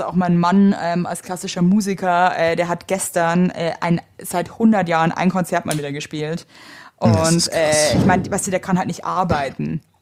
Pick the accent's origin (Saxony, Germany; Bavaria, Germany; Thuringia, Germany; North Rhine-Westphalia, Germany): Bavaria, Germany; und ich bin selber aus Bayern.